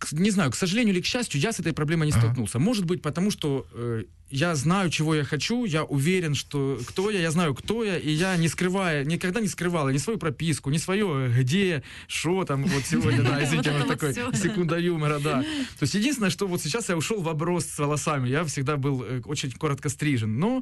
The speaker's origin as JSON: {"language": "Russian", "town": "Kreminna", "region": "Luhansk Oblast", "country": "Ukraine", "tie": "born or raised there", "said": "Из моя малая родина, это вообще город Кремена, я тоже, естественно, всем передаю, это не захваченная, не оккупированная территория, там у меня родители живут."}